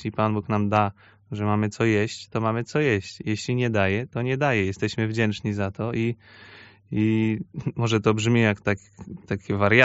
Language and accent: Polish; Bydgoszcz, Kuyavian-Pomeranian Voivodeship, Poland; pochodzę z Bydgoszczy, z rodziny wielodzietnej. Mam 5 młodszych braci, 1 starszą siostrę.